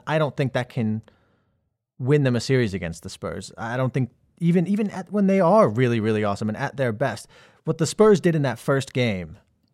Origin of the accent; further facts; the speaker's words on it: California, United States; I am a Warriors fan. I grew up in the Bay Area.